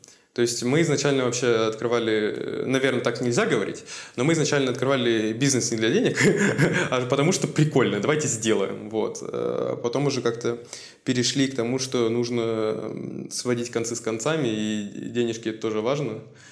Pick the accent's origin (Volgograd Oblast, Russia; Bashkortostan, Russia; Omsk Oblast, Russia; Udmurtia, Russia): Udmurtia, Russia; Izhevsk; А я не из Москвы, я из такого маленького города под названием Ижевск, ну, маленького относительно.